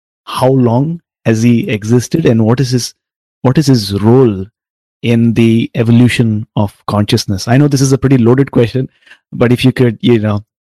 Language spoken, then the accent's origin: English; Tamil Nadu, India; I'm from Tamil Nadu. I'm a South Indian.